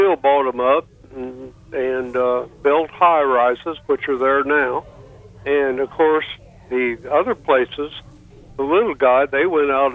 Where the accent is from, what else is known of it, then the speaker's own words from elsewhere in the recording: Madison, Indiana, United States; moved away as an adult; No, sir. I was born and raised in Indiana, Madison, Indiana.